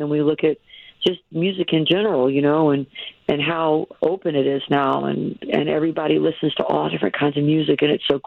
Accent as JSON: {"language": "English", "region": "the South", "country": "United States", "said": "I'm from the South, and it's kind of in my bones"}